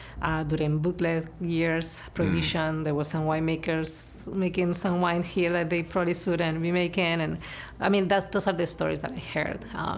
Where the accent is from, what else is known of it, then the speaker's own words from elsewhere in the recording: Spain; I come from Europe. I'm originally from Spain, and I grew up in a very Catholic family.